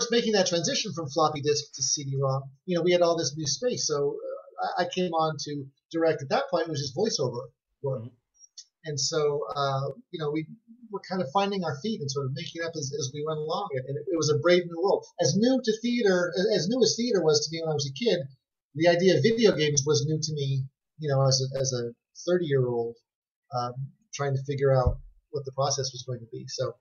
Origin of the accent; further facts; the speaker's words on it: Las Vegas, Nevada, United States; born there; I was born in Las Vegas, Nevada, and, you know, a number of years ago, there was very little for children to do in Las Vegas.